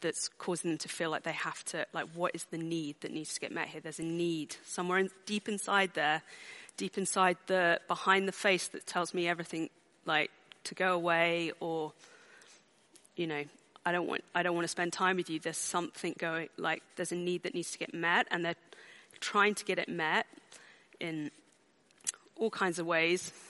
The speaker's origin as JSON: {"language": "English", "country": "United Kingdom", "said": "particularly as British people, so having worked in America"}